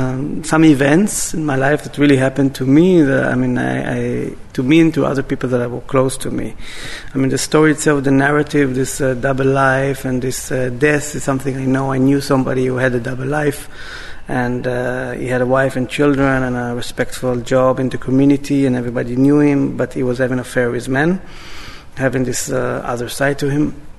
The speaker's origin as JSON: {"language": "English", "country": "Israel", "tie": "born or raised there", "moved": "yes", "lives_now": "Germany", "said": "I mean, I'm from Israel, right. Born and raised. I live in Germany"}